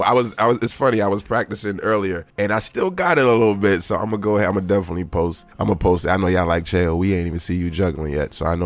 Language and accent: English; Sierra Vista, Arizona, United States; I grew up in Arizona, right? Sierra Vista. So when I was at Buena High School